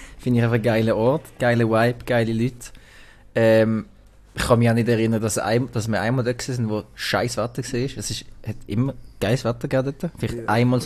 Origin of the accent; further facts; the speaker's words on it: Switzerland; es kostet dich sehr wenig dort halt als Schweizer